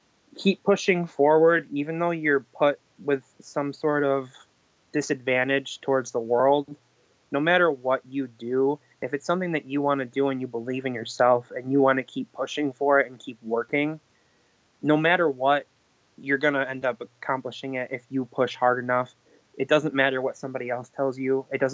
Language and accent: English; Canandaigua, New York, United States; I am from Canandaigua, New York